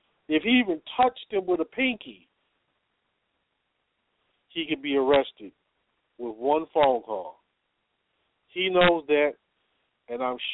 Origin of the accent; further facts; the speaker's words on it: Detroit, Michigan, United States; if you know I'm from Detroit, all you got to do is just realize it's somebody from Detroit.